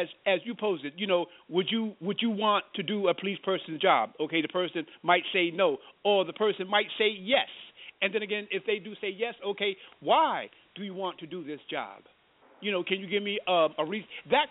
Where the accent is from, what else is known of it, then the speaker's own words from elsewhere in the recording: Berlin, Germany; also born or lived in United States; being that I spent 10 years over there in Berlin, Germany, I consider myself having grown up in Germany. I tell myself and others that I grew up here in America, and I grew up in Germany. But I more so grew up in Germany than in here